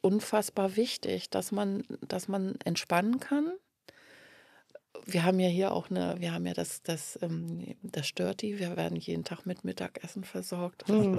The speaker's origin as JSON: {"language": "German", "town": "Hanover", "region": "Lower Saxony", "country": "Germany", "said": "Ich komme aus Hannover."}